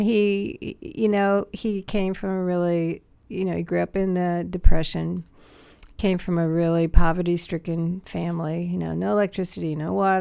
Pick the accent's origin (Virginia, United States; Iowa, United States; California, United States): Virginia, United States; born there; I was born in Virginia. My dad was in the Marines for 20 years. And there's a base there in Quantico that they were at.